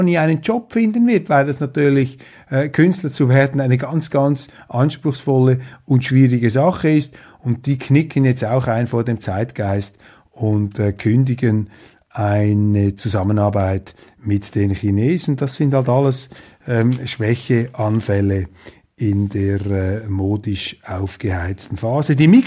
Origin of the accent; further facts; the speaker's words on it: Switzerland; So etwas würde ich sowieso nie machen als Schweizer Wahlbeobachter.